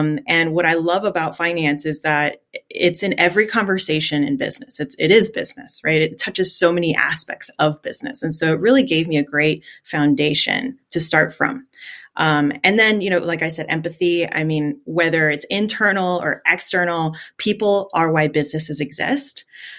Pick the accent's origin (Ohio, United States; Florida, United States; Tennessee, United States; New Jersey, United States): Florida, United States; Miami; English is a second language; I grew up in Miami. I'm off Calle Ocho. I was actually an ESOL kid, so English is my second language. And I'm the daughter of immigrants, you know.